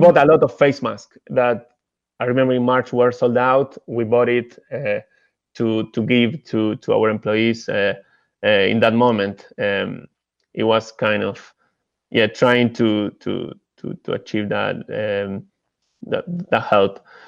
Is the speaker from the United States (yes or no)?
no; Uruguay; English is a second language; it was weird because I'm from Uruguay